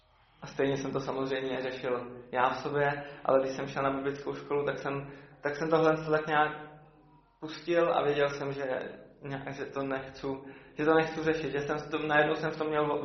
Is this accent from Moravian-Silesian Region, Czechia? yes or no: no; Třebíč, Vysočina Region, Czechia; also born or lived in Brno; já pocházím z Třebíče